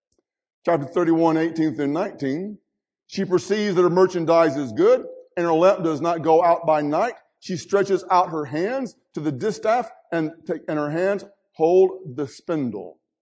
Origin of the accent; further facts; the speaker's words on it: Mississippi, United States; folks, I'm from Mississippi. And when we get a half an inch of snow, we close everything down because we don't like it.